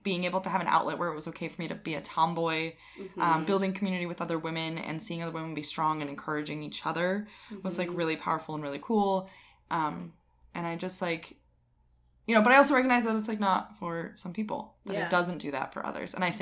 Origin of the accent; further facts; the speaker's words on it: Springfield, Massachusetts, United States; I'm from Springfield, which is where basketball was invented by James Naismith.